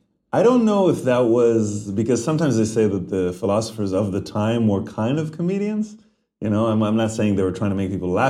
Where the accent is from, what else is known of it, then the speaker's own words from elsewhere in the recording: Israel; I grew up in Israel